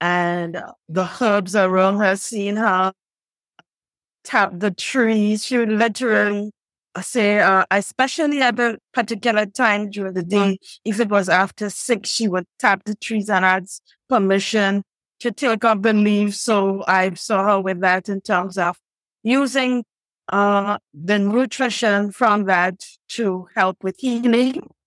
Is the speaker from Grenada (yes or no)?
yes; Grenada; now in Trinidad and Tobago; presently I am in the beautiful Caribbean island of Trinidad and Tobago, but I am originally from Grenada, which is another beautiful, pure Caribbean island.